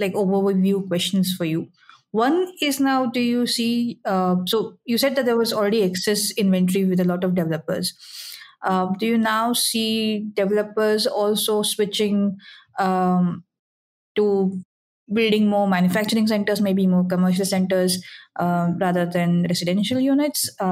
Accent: Mumbai, Maharashtra, India; I'm from Mumbai. I understand redevelopment very well.

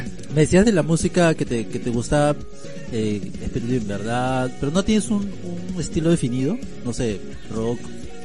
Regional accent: Peru; creo que es una de las comidas que te recomendaría como peruano

